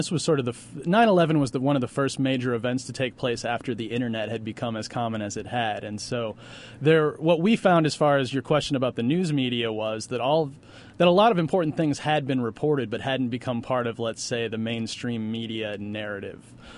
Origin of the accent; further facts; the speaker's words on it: Chicago, Illinois, United States; I'm originally from Chicago.